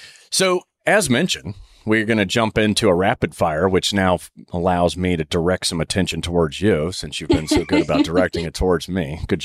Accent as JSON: {"language": "English", "region": "Texas", "country": "United States", "tie": "born or raised there", "said": "I'm originally born and bred in Texas. I grew up overseas, came back to the States, joined the Navy, became a SEAL, and then when I retired from the Navy, you know, came back to Texas"}